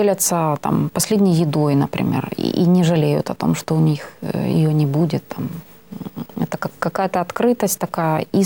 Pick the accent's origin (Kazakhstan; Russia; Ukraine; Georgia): Ukraine; Прежде всего, родина. Там, где я родилась, там, где я выросла, там, где я услышала песни народные